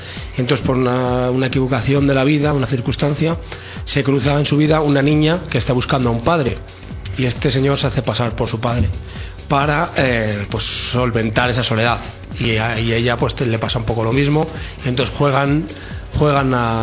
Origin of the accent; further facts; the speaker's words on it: Salamanca, Castile and León, Spain; Yo soy de Salamanca y es el doble o el triple de grande que Salamanca